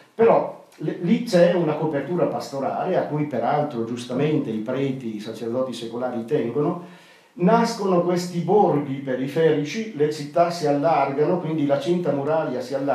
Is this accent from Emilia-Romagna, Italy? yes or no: yes; Reggio Emilia, Emilia-Romagna, Italy; also born or lived in Rimini; Abbiamo Reggio Emilia, che è la mia città